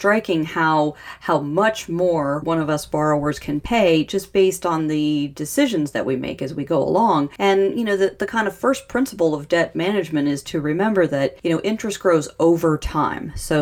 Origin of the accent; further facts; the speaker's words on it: Santa Fe, New Mexico, United States; You know, Jimmy, I love my hometown of Santa Fe, New Mexico.